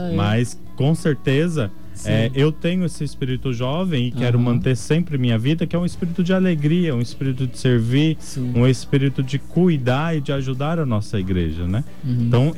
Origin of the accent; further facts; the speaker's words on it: Dourados, Mato Grosso do Sul, Brazil; also born or lived in Paraná; Então, eu sou seminarista, né, diocesano, sou natural aqui da cidade de Dourados, quer dizer, natural já de coração, até esses dias a Câmara me chamou para receber um prêmio, né, como cidadão douradense. Então, eu me considero douradense, né, mas meus pais vieram para cá quando eu tinha 7 anos lá do Paraná.